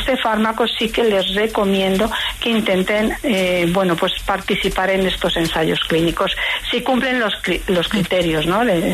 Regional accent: Spain; now in Madrid, Spain; yo soy de España, vivo en Madrid

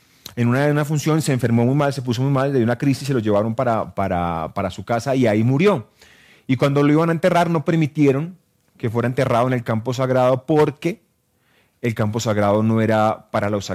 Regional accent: Medellín, Antioquia, Colombia; soy de Medellín, soy daltónico, soy sagitario, tampoco importa mucho, pero soy actor.

